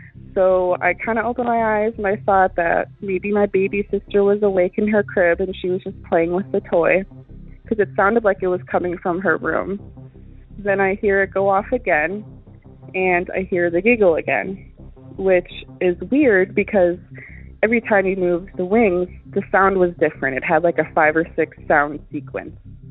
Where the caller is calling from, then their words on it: Wisconsin, United States; Hey, Derek. … I'm calling from Wisconsin.